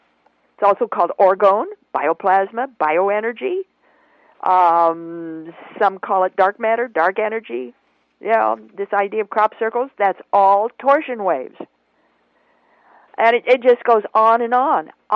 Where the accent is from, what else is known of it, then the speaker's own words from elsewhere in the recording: Boise, Idaho, United States; I come from Boise, Idaho. So he was biking along up to Bora High School in Boise, Idaho.